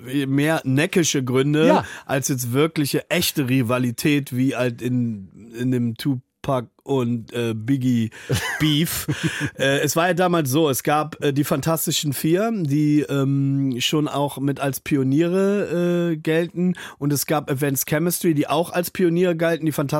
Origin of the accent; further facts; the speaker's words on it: Braunschweig, Lower Saxony, Germany; Viele haben in Braunschweig, wo ich herkomme, eigentlich nur Heavy-Metal gehört.